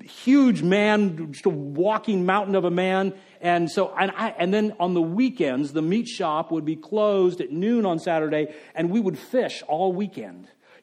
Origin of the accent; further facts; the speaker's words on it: El Paso, Texas, United States; Some of you know I grew up in El Paso, Texas.